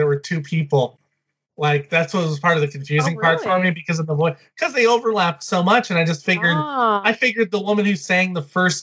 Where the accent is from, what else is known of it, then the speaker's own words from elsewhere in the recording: Massachusetts, United States; Because growing up in Massachusetts, U.S. history, like state history, is like U.S. history.